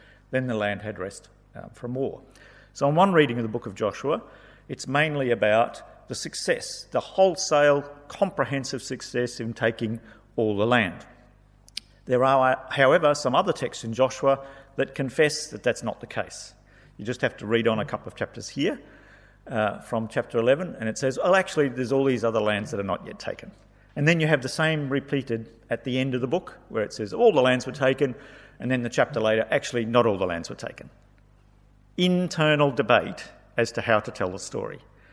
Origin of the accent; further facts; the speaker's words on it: Papua New Guinea; So I grew up in Papua New Guinea.